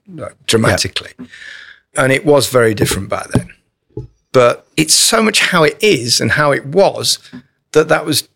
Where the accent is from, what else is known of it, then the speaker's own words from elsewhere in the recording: England, United Kingdom; I'm as English as they come.